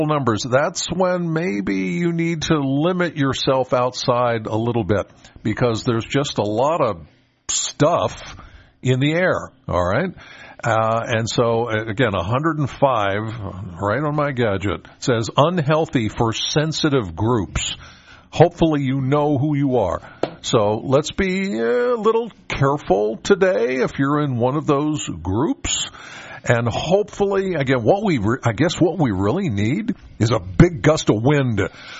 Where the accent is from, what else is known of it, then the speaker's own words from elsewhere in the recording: Penns Valley, Pennsylvania, United States; I'm from Penns Valley, so I live in a valley, and I've got mountain ridges kind of either side of my house.